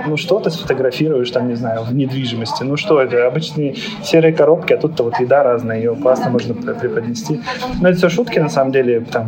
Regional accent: Novosibirsk, Novosibirsk Oblast, Russia; now in Moscow, Russia; Мы родом из Новосибирска, переехали в Москву

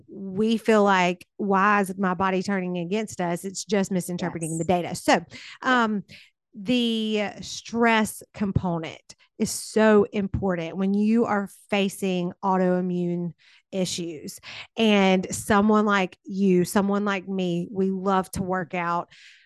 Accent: the South, United States; accent: southern; Take my southern accent out of that.

